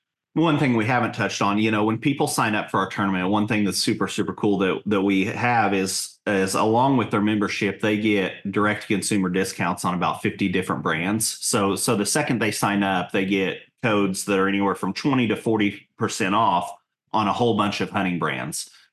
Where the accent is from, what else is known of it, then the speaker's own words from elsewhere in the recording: Missouri, United States; for me growing up in Southwest Missouri